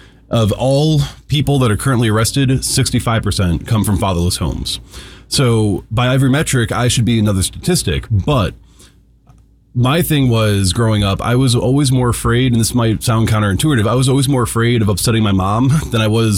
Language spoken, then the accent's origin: English; Joliet, Illinois, United States; I've been shot at twice growing up in Joliet, Illinois. I grew up in an area that was ripe for gang violence, ripe for drug activity.